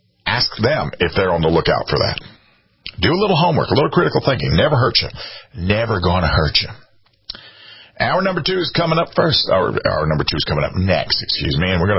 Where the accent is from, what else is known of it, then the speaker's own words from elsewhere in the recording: South Carolina, United States; Like in my home state, right, if there's going to be a demonstration or a protest or an event at the State House of South Carolina